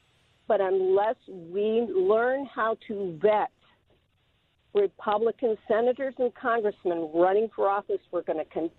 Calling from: San Antonio, Texas, United States; I'm calling you from San Antonio.

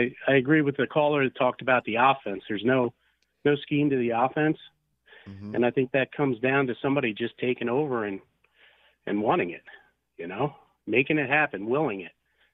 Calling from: Worcester, Pennsylvania, United States; No, out near Norristown.

